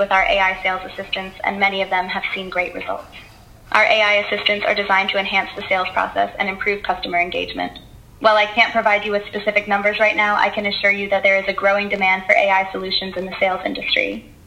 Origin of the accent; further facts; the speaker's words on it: California, United States; I'm from California.